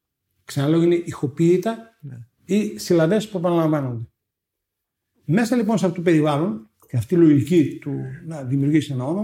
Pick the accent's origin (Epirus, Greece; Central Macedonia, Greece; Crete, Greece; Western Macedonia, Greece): Central Macedonia, Greece; Serres; born there; εγώ γεννήθηκα στις Σέρες.